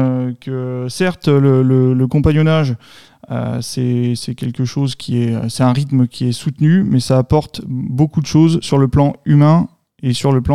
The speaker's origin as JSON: {"language": "French", "town": "Pont-de-Vaux", "region": "Auvergne-Rhône-Alpes", "country": "France", "said": "Donc moi je suis originaire de Pont-de-Vaux dans l'Ain, donc je suis un Bressan. Pont-de-Vaux c'est entre Bourg-en-Bresse et Mâcon."}